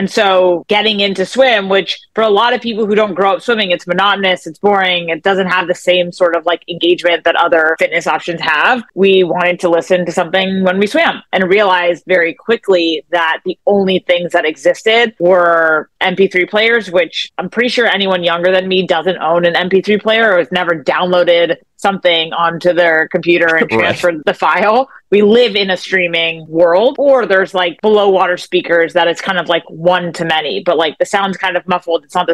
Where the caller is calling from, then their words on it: Los Angeles, California, United States; I'm calling in from Playa Vista in LA.